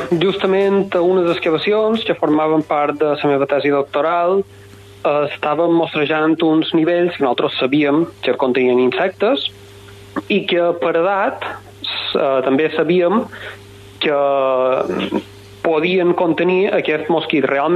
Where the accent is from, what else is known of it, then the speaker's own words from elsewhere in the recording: Balearic Islands, Spain; jo soc de Mallorca